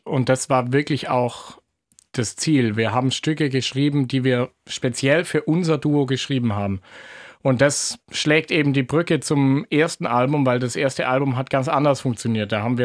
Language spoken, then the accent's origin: German; Baden-Württemberg, Germany; das heißt im schönsten Urachtale, und das ist das Tal, wo ich aufgewachsen bin